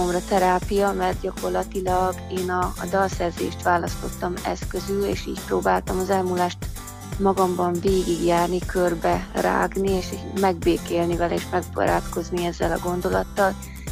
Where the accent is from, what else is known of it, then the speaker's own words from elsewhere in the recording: Southern Slovakia, Slovakia; now in Hungary; én a Felvidékről származom, nem tudtam hazamenni a temetésére.